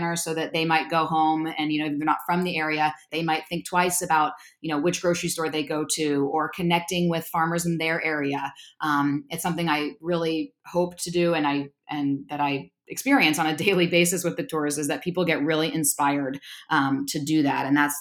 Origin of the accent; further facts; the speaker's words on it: San Francisco, California, United States; also born or lived in Marin County; So I'm third generation San Franciscan and second generation Marin County.